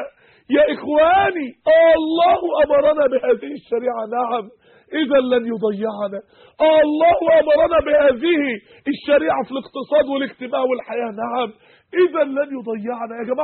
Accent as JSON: {"language": "Arabic", "country": "Egypt", "said": "لأكبر نسبة طلاق في العالم عندنا في مصر"}